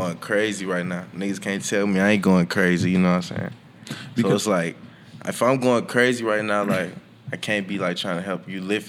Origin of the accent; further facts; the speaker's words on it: College Park, Georgia, United States; also born or lived in Union City / Fairburn; like I grew up around the College Park, Union City, Fairburn area, you know what I'm saying?